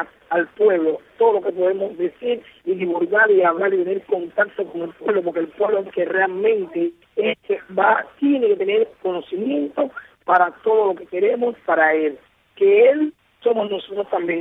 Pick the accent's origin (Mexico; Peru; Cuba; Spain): Cuba; tenemos que agradecerle mucho a los exiliados cubanos, que son tan cubanos como nosotros